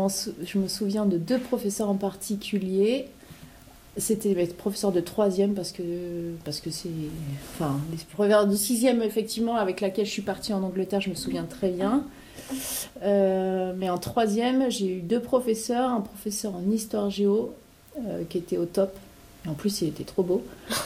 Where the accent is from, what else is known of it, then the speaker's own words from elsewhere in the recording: Le Havre, Normandy, France; J'étais en Normandie, je suis normande à la base, et donc c'était le collège Henri Vallon au Havre.